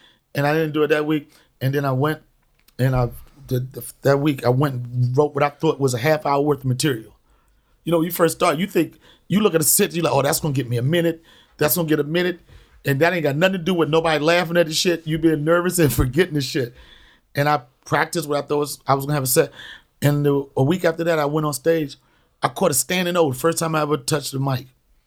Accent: Washington, District of Columbia, United States; now in New York, United States; I'm originally from Washington, D.C., by the way, Alexandria.

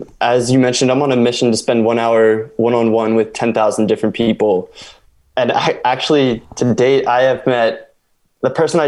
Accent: Norristown, Pennsylvania, United States; I grew up in Norristown, Pennsylvania, and I went to a high school called Kennedy Kendrick Catholic High School, which no longer exists.

